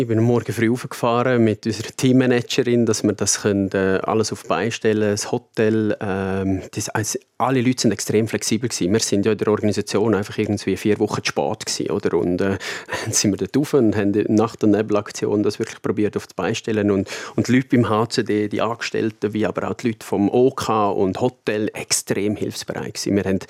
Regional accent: Graubünden, Switzerland; Ich bin im Engadin aufgewachsen

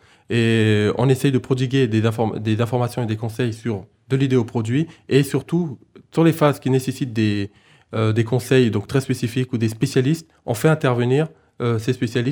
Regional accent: Central African Republic; now in France; Moi-même, je suis de la République centrafricaine Et donc, tous les trois, nous vivons en France.

